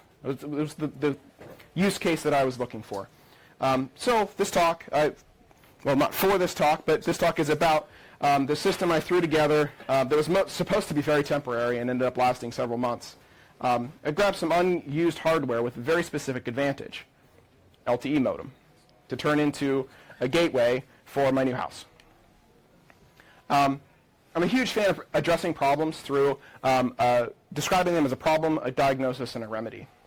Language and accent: English; Pittsburgh, Pennsylvania, United States; accent: Pittsburgh; I come from Pittsburgh in the United States, a metropolitan area of about 2.5 million people in northern Appalachia, in an area of the U.S. we call the Rust Belt. So if my accent slips a little bit, sorry, we have our own accent.